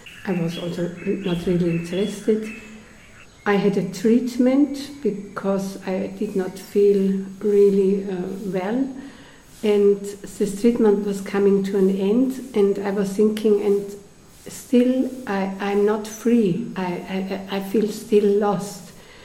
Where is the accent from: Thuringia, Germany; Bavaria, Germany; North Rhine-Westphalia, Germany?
Bavaria, Germany; Munich; and I'm coming from Munich, there are also mountains, what should be special on the Himalaya